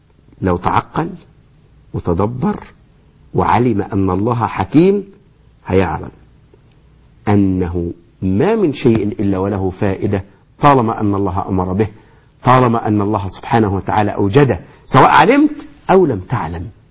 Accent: Egypt

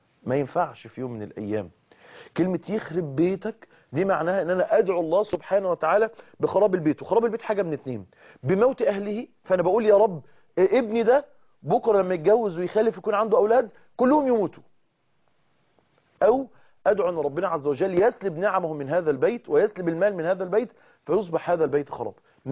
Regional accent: Egypt; الكلمة الدارجة عندنا في مصر ان الام تدعي على ابنها

